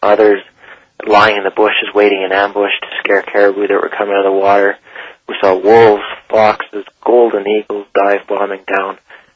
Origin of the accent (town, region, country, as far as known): Calgary, Alberta, Canada; born or raised there